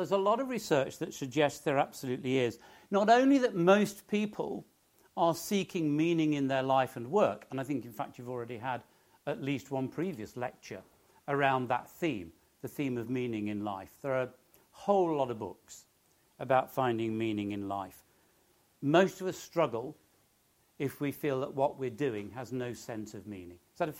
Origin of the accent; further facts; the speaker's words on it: Nottingham, East Midlands, United Kingdom; I was brought up in Nottingham, in the area of Nottingham that not only … also at the time had the highest crime rate in the UK.